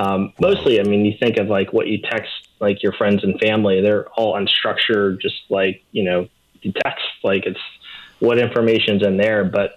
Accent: Louisiana, United States; You know, I'm born and raised in South Louisiana, so I'm partial there.

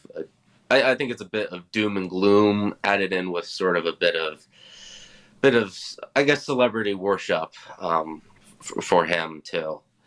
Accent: Pennsylvania, United States; I grew up in Eastern Pennsylvania. So I'm sorry, I'm an Eagles fan

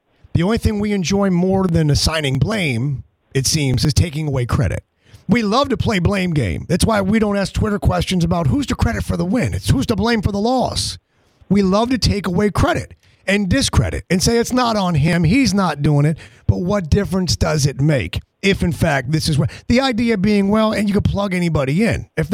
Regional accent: New York, United States; Wow. I'm from New York, and I'm going to be honest.

